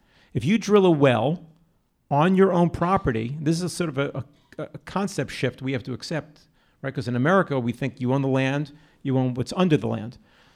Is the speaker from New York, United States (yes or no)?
yes; New York, United States; I'm a New Yorker. I'm not a Californian, so just saying as an outside observer.